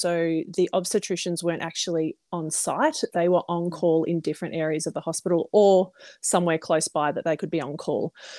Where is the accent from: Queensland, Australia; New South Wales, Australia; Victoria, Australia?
Victoria, Australia; I am Australian, obviously.